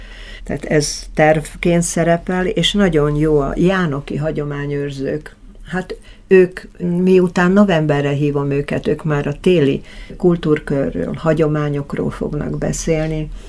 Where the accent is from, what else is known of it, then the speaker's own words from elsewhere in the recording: Bratislava, Bratislava Region, Slovakia; az ősi magyar városrészben, és Dévényt meg akarom mutatni. Tehát ahol én felnőttem, azon úgy egy kicsit végig kalauzolnám az embereket.